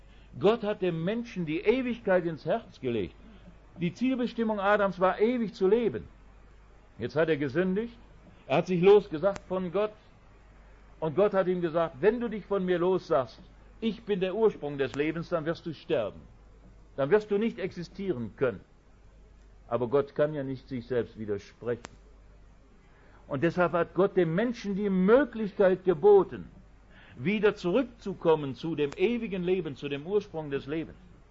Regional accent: Wuppertal, North Rhine-Westphalia, Germany; Ich bin noch im Krieg geboren. Ich habe noch die Jahre 45 bis 49 mitgemacht, wo ich auf den Straßen von Wuppertal Brennnesseln gesucht habe

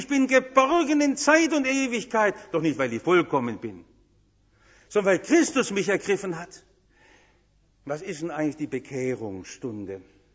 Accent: Stuttgart, Baden-Württemberg, Germany; Als echter Stuttgarter war ich mein Leben lang immer stolz auf den Stuttgarter Hauptbahnhof.

